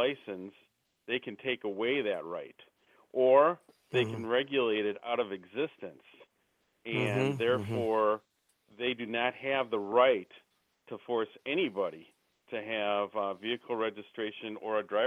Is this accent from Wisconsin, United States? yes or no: yes; Wisconsin, United States; I'm from Wisconsin.